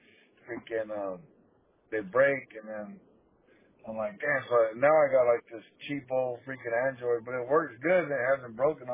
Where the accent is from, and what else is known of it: Monterey, California, United States; now in Lemoore, United States